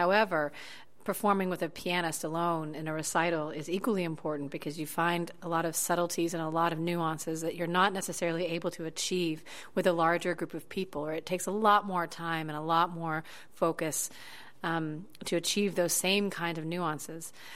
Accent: Huntsville, Alabama, United States; I grew up about 3 hours away from Knoxville, Tennessee. I grew up in Huntsville, Alabama.

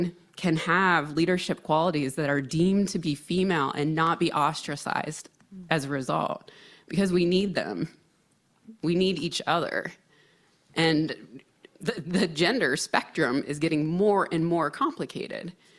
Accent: Midwest, United States; wanting to be a good patriot, growing up in the Midwest.

